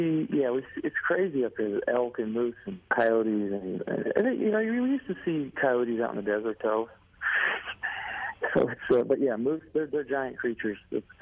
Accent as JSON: {"language": "English", "town": "Henderson", "region": "Nevada", "country": "United States", "tie": "born or raised there", "said": "Yeah, I think I was born in Henderson and grew up having things imploded, and having it be such a big event, places that my grandparents worked and these kind of iconic symbols of our town"}